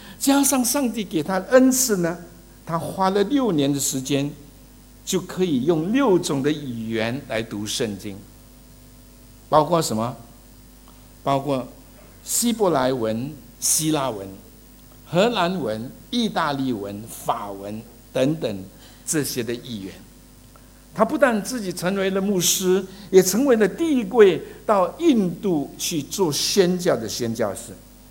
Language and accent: Chinese; China; 不是我们中国人认为说要有好风水啊